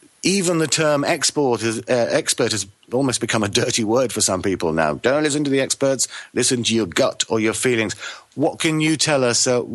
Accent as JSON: {"language": "English", "country": "United Kingdom", "said": "I'm British"}